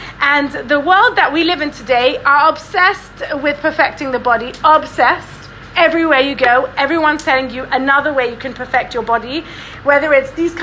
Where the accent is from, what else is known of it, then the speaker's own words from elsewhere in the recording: London, United Kingdom; also born or lived in Israel; I grew up in London. I went to the Beis Yaakov here. And after I got married, I lived in Eretz Yisrael with my husband for 10 years